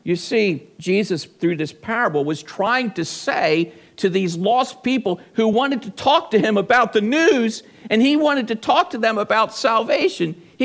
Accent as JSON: {"language": "English", "region": "New Jersey", "country": "United States", "tie": "born or raised there", "said": "We grew up in both in New Jersey, maybe 50 miles apart, give or take."}